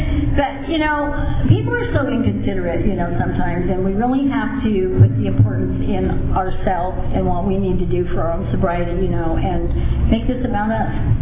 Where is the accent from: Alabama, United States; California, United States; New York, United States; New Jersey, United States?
California, United States; Visalia; I'm an alcoholic, I'm from Visalia. Because I was from out of town.